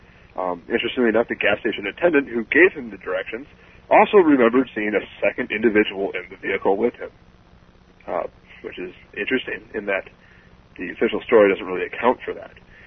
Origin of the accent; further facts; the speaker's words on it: Michigan, United States; I'm from Michigan, so hey, maybe I blew up a little bit.